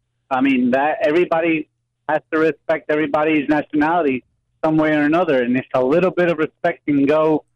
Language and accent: English; New Jersey, United States; I come from two citizenships. I'm born and raised here in the U.S. I'm from Jersey, but my family's from South America.